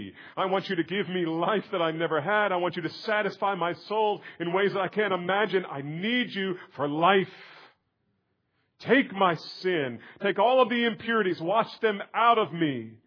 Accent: New Jersey, United States; I grew up on a river. I grew up on the Delaware River in New Jersey.

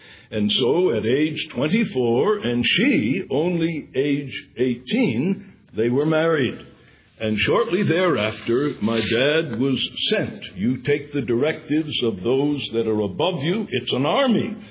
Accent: Alexandria, Virginia, United States; I was born in Virginia. And that gives me some standing. Immediately, I don't tell them Alexandria unless they ask me, because that's just barely over the Mason-Dixon line. But I am a native-born Virginian

